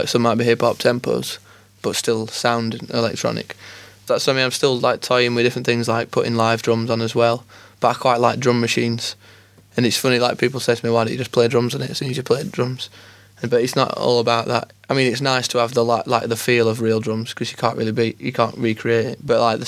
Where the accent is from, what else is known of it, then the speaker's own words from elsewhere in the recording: Sheffield, Yorkshire and the Humber, United Kingdom; I'm actually moving into town soon, but I live like where I grew up in High Green, which is just outskirts of Sheffield. So I'm still happy here.